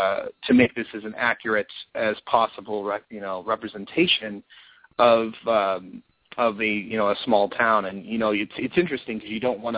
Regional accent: California, United States; also born or lived in San Diego; but I have grown up in California primarily. I was born in San Diego.

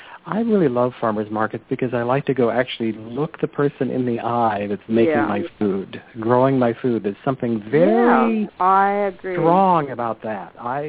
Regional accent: California, United States; I remember as a kid I grew up around the Salinas Valley

